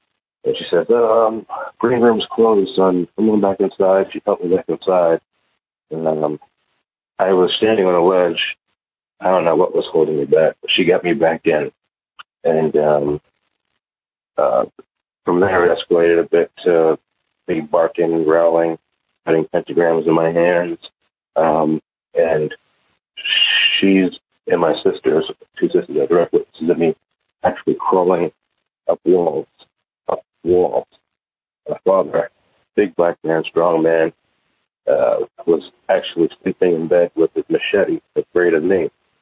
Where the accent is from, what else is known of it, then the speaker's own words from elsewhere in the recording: Staten Island, New York, United States; I'm from New York, Pennsylvania, but I'll just tell the brief story. It started when I was 3.5, 4 years old, living in Staten Island, New York, in my backyard.